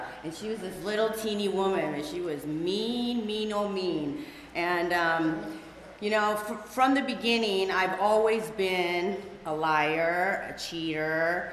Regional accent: Granada Hills, California, United States; So, let's see, I grew up in Granada Hills. I am 1,000% a Valley girl.

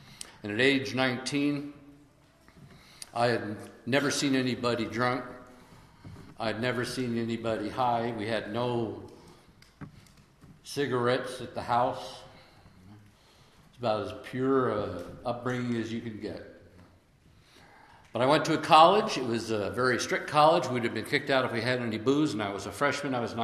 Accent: Lancaster, California, United States; I'm living at home. I was raised in Lancaster. I'm at home with mommy and daddy. I'm approaching the age of 30.

